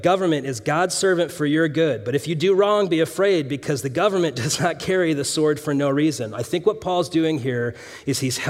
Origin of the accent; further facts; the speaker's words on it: Phoenix, Arizona, United States; This seems to cause a tension within me for how I make sense of all these things as a Phoenician, as an American